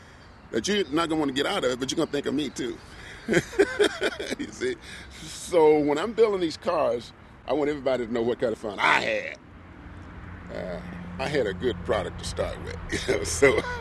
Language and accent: English; Tennessee, United States; born there; I was born in Tennessee, in the hills of Tennessee, Fayette County. And there was nothing there but cotton and corn and sorghum and beans.